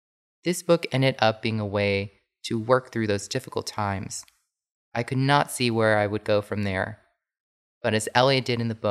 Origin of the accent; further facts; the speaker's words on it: New York, United States; also born or lived in West Coast; I grew up in the Lower Hudson Valley in New York State. I also lived on the West Coast for 10 years as an adult, and fall is when I would always get homesick.